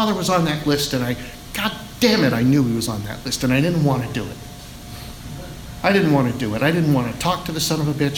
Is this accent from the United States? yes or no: yes; California, United States; I grew up in the Bay Area, and I was up there for work